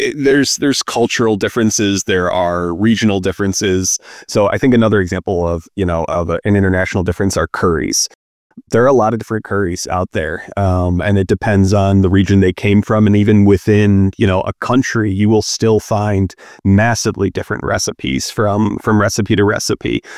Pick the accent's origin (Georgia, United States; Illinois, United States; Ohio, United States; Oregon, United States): Illinois, United States; Chicago; Barbecue is a massive term, and I grew up in Chicagoland, and barbecue to me was putting something on a grill and slathering some barbecue sauce on that.